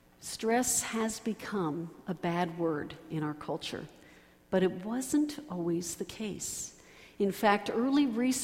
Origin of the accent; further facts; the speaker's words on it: Greenwich, Connecticut, United States; I have to say, growing up in Greenwich and being back in this county now in ministry for the last 11 years